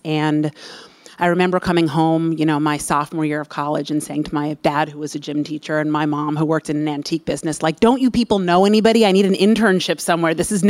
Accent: New York, United States; I grew up in Westchester, New York.

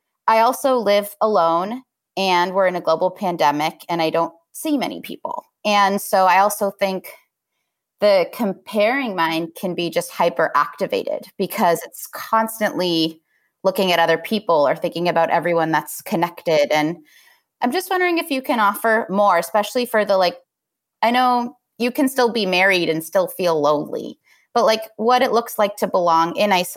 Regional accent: Los Angeles, California, United States; I don't know if it's because I'm Jewish, or because like my mom is an immigrant, or just I grew up in Los Angeles, which is not about belonging.

